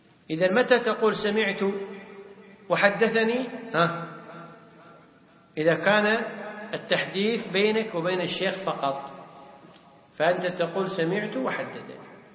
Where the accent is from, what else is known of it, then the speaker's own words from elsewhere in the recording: Kuwait; لو جاء إنسان عندنا في الكويت